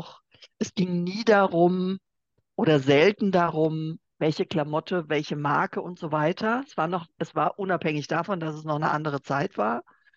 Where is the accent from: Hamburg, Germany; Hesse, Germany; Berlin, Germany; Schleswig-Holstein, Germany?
Hesse, Germany; Bensheim; Ich bin in Bensheim zur Schule gegangen, an der Bergstraße.